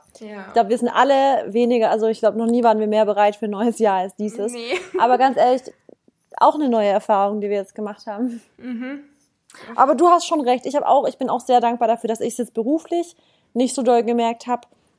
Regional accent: Stuttgart, Baden-Württemberg, Germany; now in Berlin, Germany; ich komme eigentlich aus dem Süden Deutschlands, also aus Baden-Württemberg, Stuttgart. Bin jetzt wegen meinem Freund nach Berlin gezogen

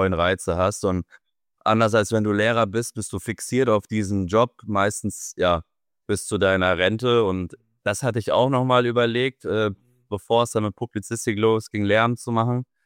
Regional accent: Rhineland-Palatinate, Germany; in meinem Heimatdorf, bei meinem Heimatverein. In der Bezirksliga FSV Sauerland Derby gegen den Nachbarort FSV Niederolm.

